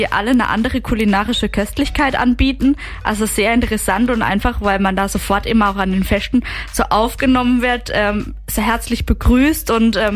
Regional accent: Baden-Württemberg, Germany; ich komme aus dem Markgräflerland, ich bin mit dem Gutedel aufgewachsen

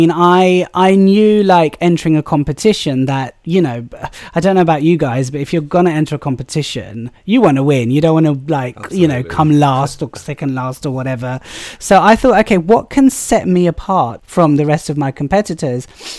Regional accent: United Kingdom; for me, my drag was very much discussing, like, being British South Asian, being Muslim, being queer.

